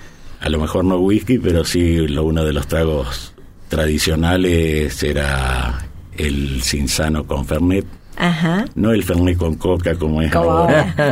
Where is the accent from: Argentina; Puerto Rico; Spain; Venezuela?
Argentina; como argentinos que somos